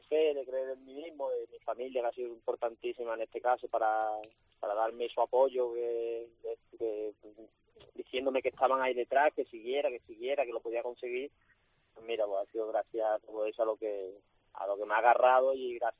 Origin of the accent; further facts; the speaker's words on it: Seville, Andalusia, Spain; lo que más ansio es un triunfo en Sevilla, que al final es mi tierra.